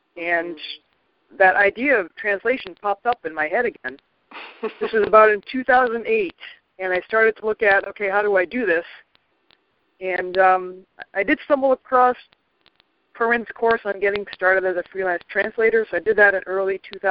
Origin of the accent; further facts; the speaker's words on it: Canada; English is a second language; so I grew up in Canada, and until my early 20s, I would consider myself a violence bilingual.